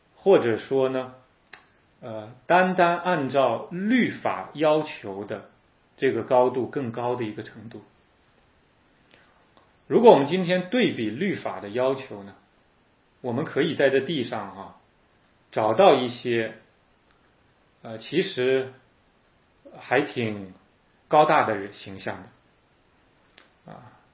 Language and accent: Chinese; China; 你不会我们中国人讲动恻隐之心吗？